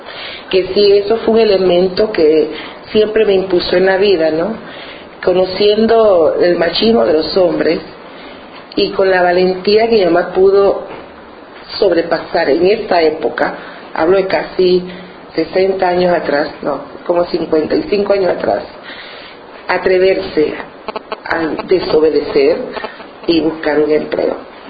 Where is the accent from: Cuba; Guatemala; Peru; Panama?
Panama; Almirante, Bocas del Toro; Yo nací en Almirante, Bocas del Toro, una provincia con muchos, en la época que nací, con muchos afrodescendientes, porque existía la compañía bananera, el Fruit Company, y fue un lugar muy bonito, una niñez muy linda.